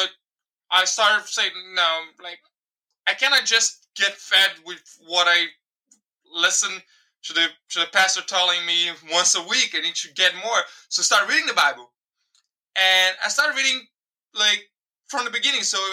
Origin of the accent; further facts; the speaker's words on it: Rio de Janeiro, Brazil; English is a second language; moved away as an adult; now in Germany; I'm from Brazil. I'm from Rio de Janeiro, but now I'm living in Germany here because I got married, got a daughter, and we're living here right now.